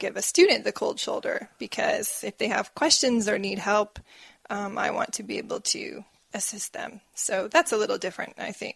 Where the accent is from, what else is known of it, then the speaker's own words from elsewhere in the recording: United States; But in my hometown in America, you can usually get fruit very cheap.